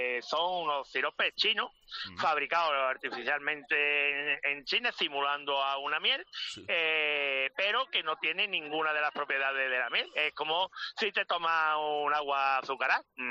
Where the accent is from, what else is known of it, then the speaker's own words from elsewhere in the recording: Málaga, Andalusia, Spain; No, soy de Málaga.